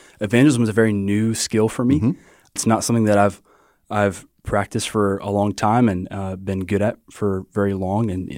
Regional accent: Lexington, North Carolina, United States; So, I'm from Lexington, North Carolina, originally.

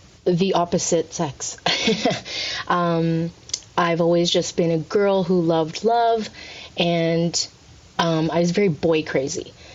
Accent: Philippines; I'm Filipino, so culturally Catholic for a really long time.

